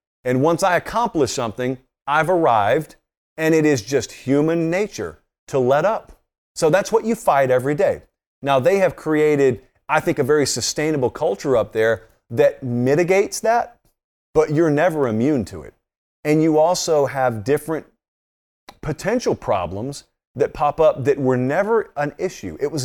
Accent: Georgia, United States; I'm from Georgia. Especially in the state of Georgia, where I'm from

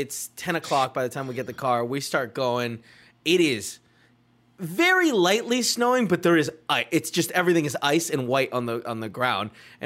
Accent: Salt Lake City, Utah, United States; Like, I'm from Salt Lake City.

